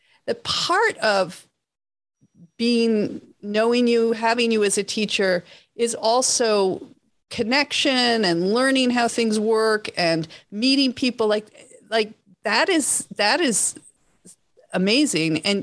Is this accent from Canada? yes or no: yes; Canada; I grew up in Canada